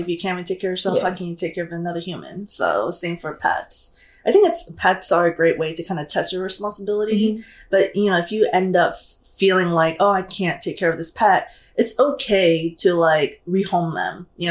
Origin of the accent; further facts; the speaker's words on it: California, United States; Like, I grew up in the Bay most of my life, the Bay Area most of my life, and... like in Chinatown, they always have these like festivals.